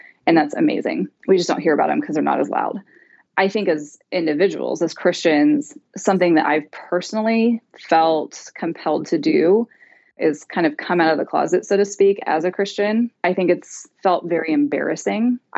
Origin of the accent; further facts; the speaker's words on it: Bible Belt, United States; now in Los Angeles, United States; It's a little easier because we're in LA, but I'm from the Bible Belt and it's very complicated.